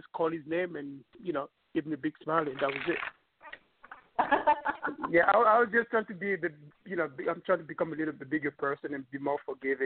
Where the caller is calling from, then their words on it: New York, United States; from New York.